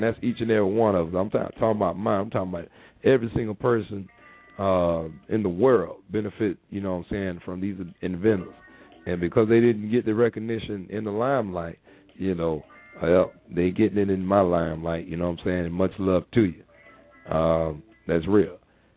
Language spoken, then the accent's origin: English; Onitsha, Anambra, Nigeria; since there were no formally trained scientists in my hometown, the famous commercial city of Onitsha